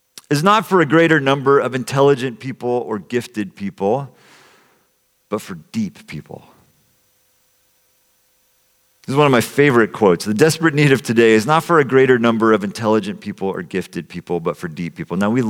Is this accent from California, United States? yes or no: yes; California, United States; also born or lived in Bay Area / Boston; I was born in the Bay Area, grew up on the central coast of California, and so I kind of like to think of San Francisco as my city.